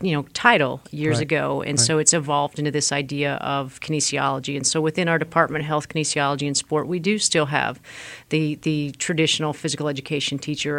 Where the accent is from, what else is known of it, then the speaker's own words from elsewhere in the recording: Ontario, Canada; So my background, I'm actually from Canada.